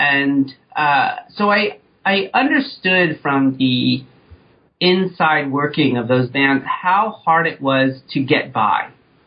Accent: New York, United States; I grew up in New York and did my undergraduate work at St. John's University

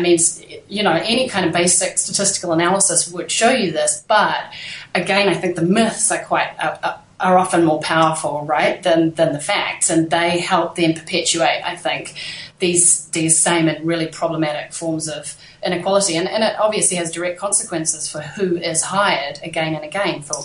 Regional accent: New Zealand; now in United Kingdom; I mentioned I'm from New Zealand, and I still have a real interest in New Zealand media production

